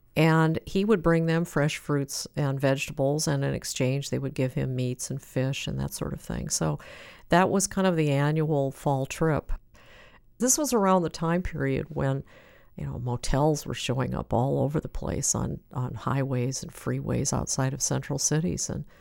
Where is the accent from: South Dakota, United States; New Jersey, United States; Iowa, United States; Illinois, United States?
Iowa, United States; the same type of building that my father chose for us to stay in when we would go from Iowa to the Chinese restaurants that were in Minneapolis, Rochester, and Chicago.